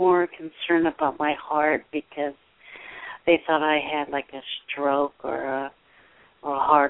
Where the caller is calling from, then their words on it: California, United States; I'm calling from California.